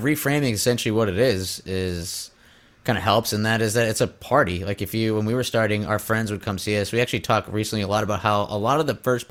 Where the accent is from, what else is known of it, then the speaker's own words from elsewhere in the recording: Scranton, Pennsylvania, United States; We grew up in Scranton, Pennsylvania, and there was a place called